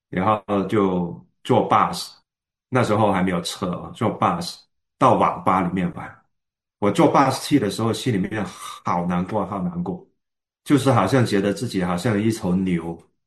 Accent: China; moved away; 我想我从中国过来的，那都虽然信了主

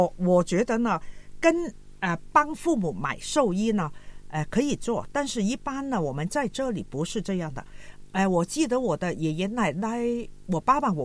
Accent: Guangdong, China; 但是我们广东人跟我们北方人呢，我们算是同文化的

